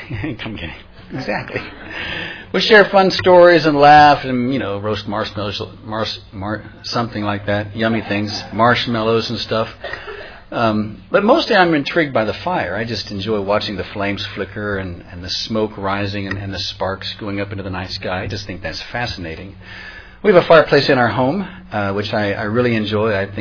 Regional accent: Parkersburg, West Virginia, United States; When I was a kid, we did a lot of hiking out in the foothills of the Appalachians near my hometown of Parkersburg.

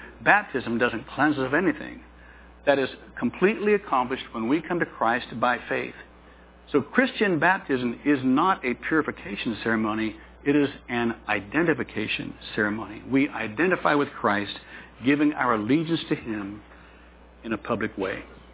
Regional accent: Parkersburg, West Virginia, United States; I'm from Parkersburg, just up the river, hour and a half.

